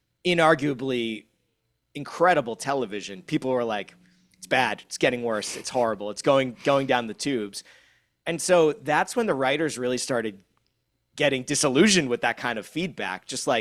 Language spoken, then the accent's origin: English; Boston, Massachusetts, United States; like I'm from the Boston area, so there was a Boston-themed episode I watched.